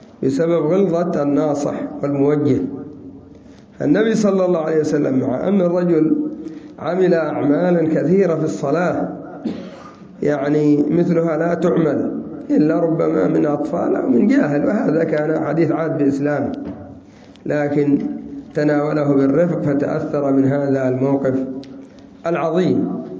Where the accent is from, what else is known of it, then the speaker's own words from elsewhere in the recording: Sanaa, Amanat Al Asimah, Yemen; بل عندنا في صنعاء